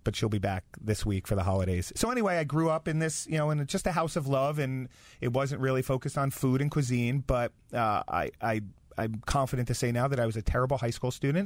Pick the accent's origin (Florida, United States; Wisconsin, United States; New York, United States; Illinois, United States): New York, United States; Carmel; also born or lived in Patterson; I grew up in Carmel, New York, Patterson, New York, and went to Carmel High School.